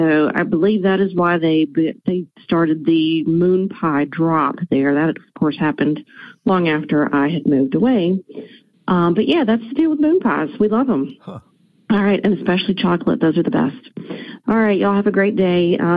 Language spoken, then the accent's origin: English; Mobile, Alabama, United States; I grew up in Mobile, Alabama, and I thought I could shed some light on the whole moon pie thing.